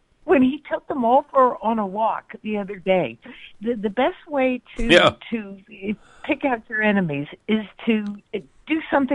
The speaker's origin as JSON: {"language": "English", "region": "Pennsylvania", "country": "United States", "said": "Oh, Pennsylvania."}